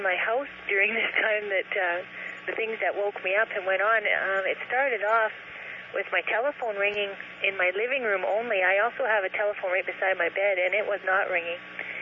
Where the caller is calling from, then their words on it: Kenora, Ontario, Canada; I'm calling from Kenora, Ontario.